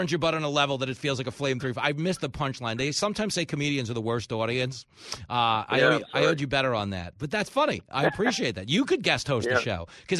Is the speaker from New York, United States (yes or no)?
yes; New York, United States; as someone who has come down as a New Yorker, they do at some point have to come back just for their own safety